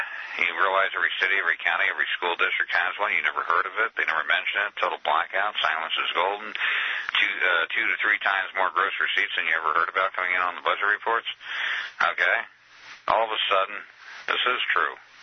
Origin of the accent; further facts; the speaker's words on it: New Zealand; Now, New Zealand had the exact same situation growing up in New Zealand.